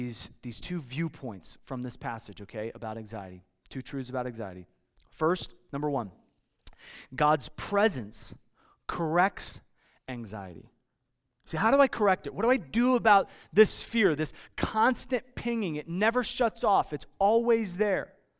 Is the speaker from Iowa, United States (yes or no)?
yes; Iowa, United States; I grew up on Lake McBride. It was just a short ways from my house in Iowa, right near Chicago, about 2.5 hours outside of Chicago.